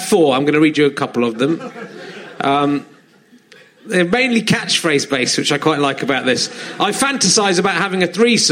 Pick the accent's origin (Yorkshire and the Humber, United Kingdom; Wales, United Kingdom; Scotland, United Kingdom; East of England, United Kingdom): Yorkshire and the Humber, United Kingdom; born there; I was born in Yorkshire, so I'm allowed to say that.